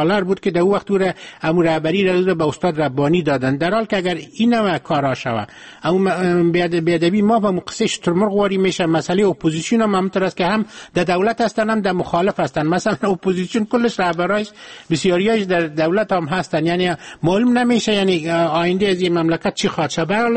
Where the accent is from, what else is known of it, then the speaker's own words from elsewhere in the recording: Afghanistan; ما نقطه نظر یک شخص که از افغانستان هستیم